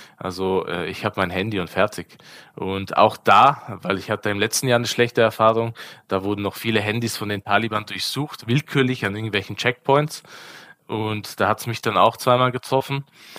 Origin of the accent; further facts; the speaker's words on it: Austria; born there; Ja, ich reise einfach ein als Afghane. Also ich bin zwar in Österreich geboren, aber laut afghanischer Verfassung ist man Afghane, wenn der Vater Afghane ist.